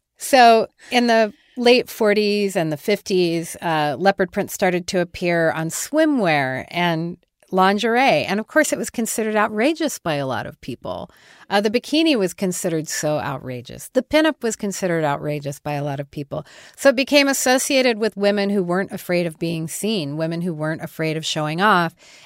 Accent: Smith Center, Kansas, United States; also born or lived in Denver, United States; Well, we're from Smith Center in Pawnee Rock. So. And I was born in Denver, but yes.

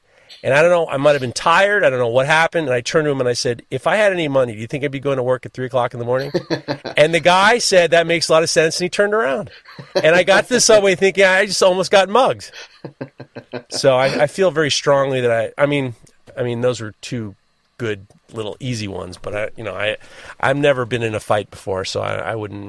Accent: New York City, New York, United States; growing up in New York City, I've never had to get in any fights because I've talked my way out of muggings three times.

